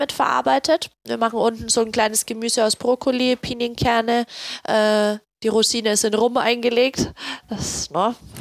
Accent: Nuremberg, Bavaria, Germany; Ja, ich komme aus Franken. Ich komme aus Nürnberg.

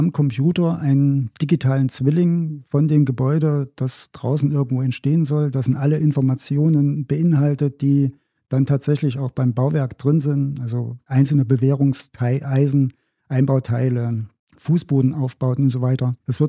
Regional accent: Erfurt, Thuringia, Germany; Ich bin Erfurter

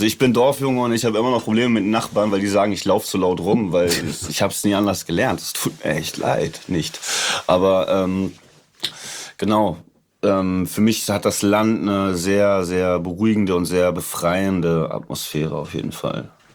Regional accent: Hamburg, Germany; das, wo ich her bin. Also das ist Vorort von Hamburg und es ist dann ein leichtes, dahin zu fahren.

